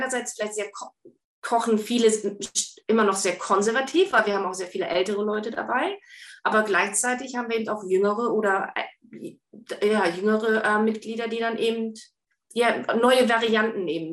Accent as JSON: {"language": "German", "region": "Lower Saxony", "country": "Germany", "said": "ich komme selber aus dem Norden. Ich komme aus dem Osnabrücker Land."}